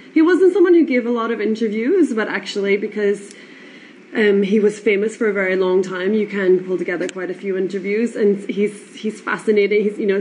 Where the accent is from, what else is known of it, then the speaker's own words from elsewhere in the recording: Ireland; accent: Irish; You may have picked up from my accent that … that I'm Irish